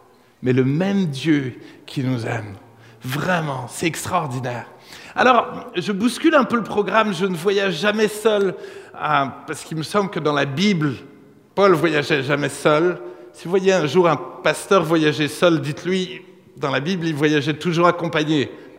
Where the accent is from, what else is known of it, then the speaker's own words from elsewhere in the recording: Grand Est, France; Alors, moi je viens du sud, de l'Alsace, et...